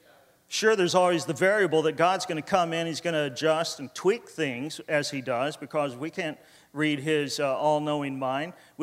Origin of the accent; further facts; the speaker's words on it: Miami, Florida, United States; The guy's a mountain man. I'm a doofus from Miami, Florida.